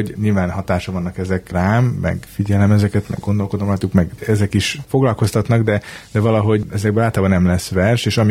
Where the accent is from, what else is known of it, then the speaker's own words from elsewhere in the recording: Budapest, Hungary; én egy városi ember vagyok, Budapesten születtem, ott éltem világéletemben